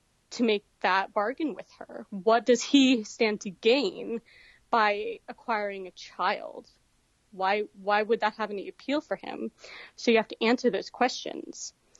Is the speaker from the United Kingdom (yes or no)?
no; the South, United States; I mean, I grew up in the South, so I feel pretty comfortable with like the dialect, the regional habits and cultural norms that happen in Alabama, Florida, Georgia, that general area.